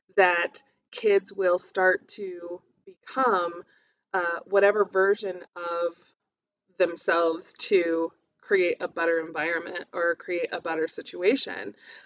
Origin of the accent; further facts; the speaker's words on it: Albuquerque, New Mexico, United States; I grew up in the South Valley in Albuquerque, but I went to private school.